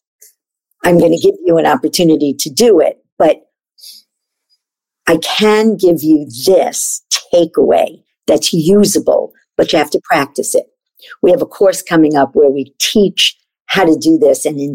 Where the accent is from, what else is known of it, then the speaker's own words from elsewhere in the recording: New York, United States; I always say I don't blow smoke up people's ass. I'm from New York.